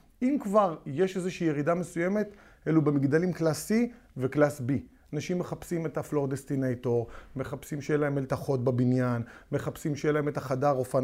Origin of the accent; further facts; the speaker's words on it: Holon, Tel Aviv District, Israel; אני גדלתי בחולון